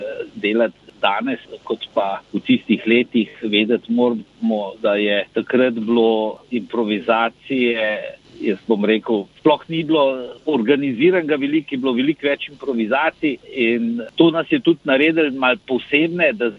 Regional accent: Tržič, Upper Carniola, Slovenia; prihajam iz Tržiča in smučanje samo po sebi bilo v Tržiču kar šport številka ena

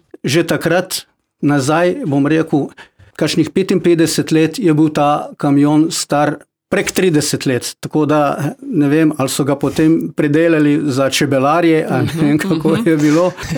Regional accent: Prezid, Primorje-Gorski Kotar County, Croatia; also born or lived in Rijeka; Rodil sem se v Reki, na Hrvaškem. Otroštvo in mladost pa sem preživel v Prezidu, prav tako na Hrvaškem.

